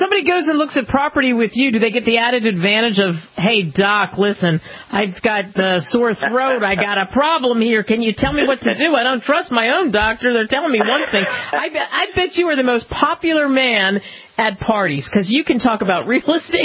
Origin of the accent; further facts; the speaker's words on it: Northeast, United States; you're right, I grew up in the Northeast.